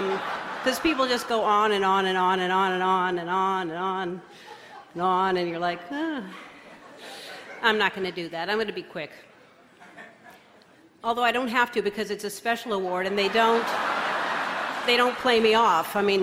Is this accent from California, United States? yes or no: no; New Orleans, Louisiana, United States; born there; I was born in New Orleans in 1958, January 26.